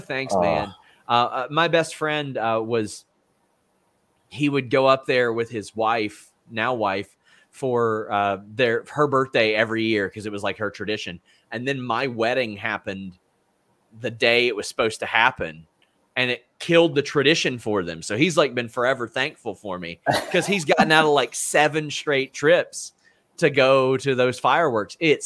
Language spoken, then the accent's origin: English; Kentucky, United States; I'm from Kentucky, and that's what I'm saying.